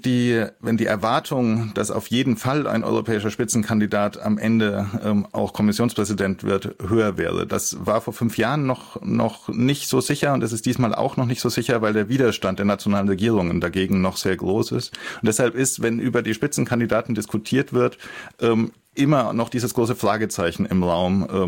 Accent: Berlin, Germany; ich bin ja schon froh, dass ich als Berliner im Luxemburger Radio zu hören bin.

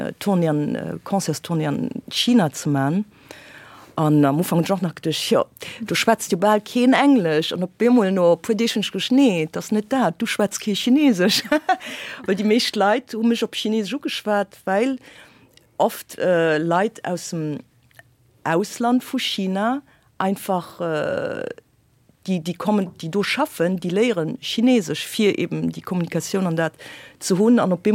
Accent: Luxembourg; Also, ich komme aus der Deutsch-Lützeburg mit ein bisschen französischer Kultur.

